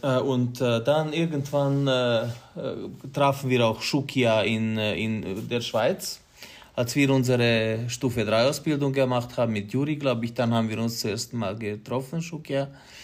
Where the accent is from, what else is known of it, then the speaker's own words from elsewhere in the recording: Romania; bei uns in Rumänien, wenn wir jetzt, also ich habe noch keine Gruppe gesehen